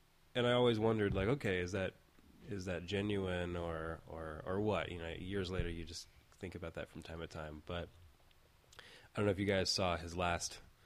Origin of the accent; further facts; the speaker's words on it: Texas, United States; I'm from Texas. I'm from Texas.